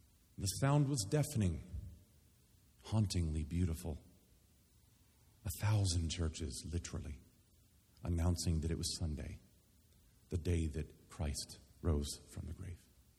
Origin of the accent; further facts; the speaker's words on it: United States; In the spring of 2011, as an American seminary student, I found myself standing on the Areopagus